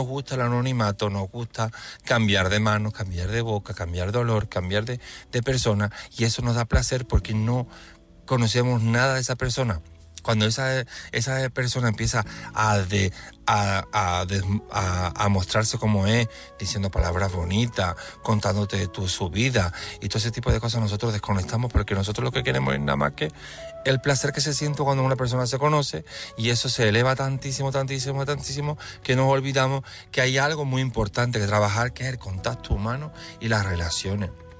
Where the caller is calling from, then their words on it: Seville, Andalusia, Spain; de Sevilla